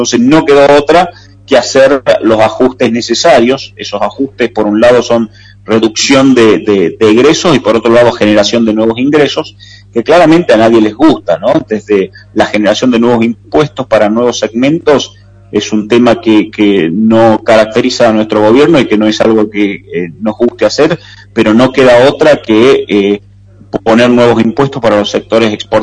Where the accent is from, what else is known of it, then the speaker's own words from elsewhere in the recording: Argentina; como argentino, estoy hablando